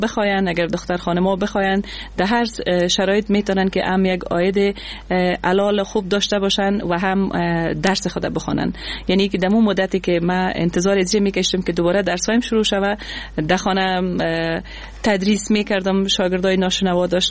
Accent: Afghanistan; در افغانستان با تاسف زن بودن مشکلات خود داره، با وجود از اینکه ما در خانواده روشن فکر چانس آوردیم که در خانواده روشن فکر به دنیا آمدیم

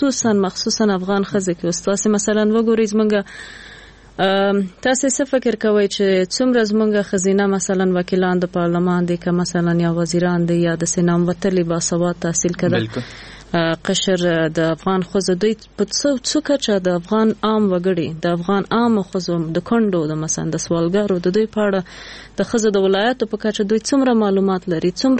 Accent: Jalalabad, Nangarhar, Afghanistan; مخصوصا مونږ خو د جلال آباد یو

